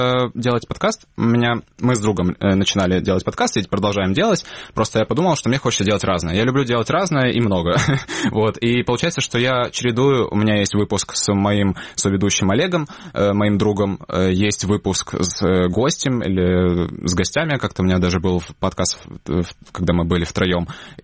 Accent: Crimea, Ukraine; я еще крымчанин, у меня не было такой бытового украинского

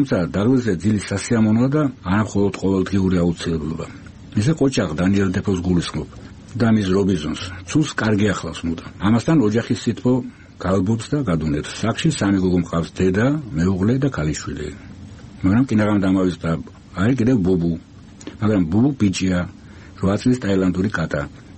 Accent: Tbilisi, Georgia; also born or lived in Batumi; მე თბილისელი ვარ, თუმცა ბათუმში დაბადებული

